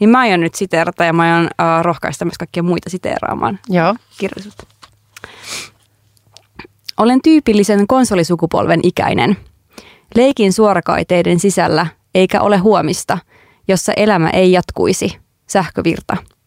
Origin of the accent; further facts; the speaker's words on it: Jyväskylä, Central Finland, Finland; mä itse olen kasvanut ja opiskellut siis Jyväskylässä